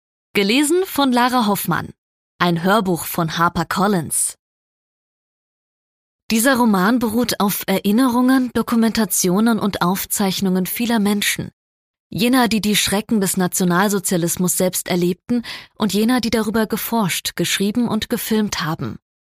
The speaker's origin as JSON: {"language": "German", "town": "Darmstadt", "region": "Hesse", "country": "Germany", "tie": "born or raised there", "said": "Die historischen Ereignisse sind jedoch inspiriert von der Situation in meiner Heimatstadt Darmstadt."}